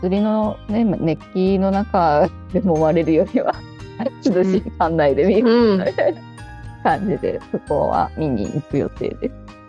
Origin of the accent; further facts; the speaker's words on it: Yokosuka, Kanagawa, Japan; 地元の横須賀とかも、うん、まあ、まだもうちょっと風が来るんでそんなに暑くなかったんですよね、なんかちょっと最悪横須賀に戻ろうかなみたいなこととかを考えます